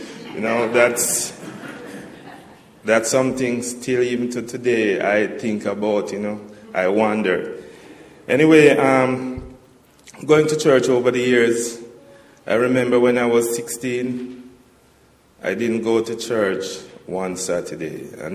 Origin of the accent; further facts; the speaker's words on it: Jamaica; Yes, I'm a Jamaican. I was born in Jamaica.